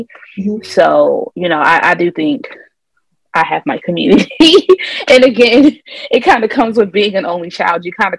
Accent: Philippines; because I'm, you know, I'm Filipino, like I want my niece and nephew to be Filipino.

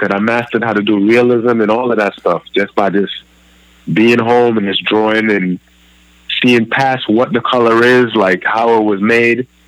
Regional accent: Brooklyn, New York, United States; Well, I'm from Brooklyn, Flatbush.

